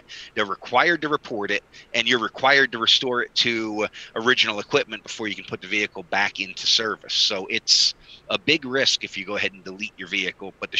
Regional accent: Pennsylvania, United States; Or states like my home state of Pennsylvania, which have a annual safety inspection.

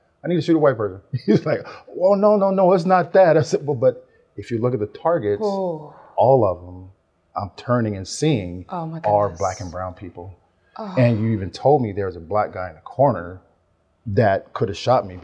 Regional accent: Tucson, Arizona, United States; I grew up in Western Hills, south side of Tucson. It was black and brown mainly.

